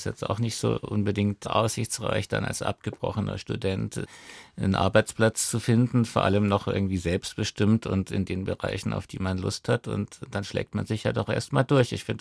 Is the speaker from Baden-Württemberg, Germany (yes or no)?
yes; Göppingen, Baden-Württemberg, Germany; born there; Und ich bin geboren in Göppingen am Fuße der Stauferburg, also dem Stammsitz der Staufer.